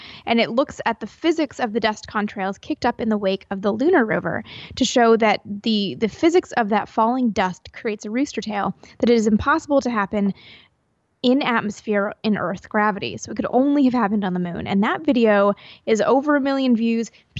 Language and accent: English; Canada; I am from Canada, where not everybody and their grandfather works for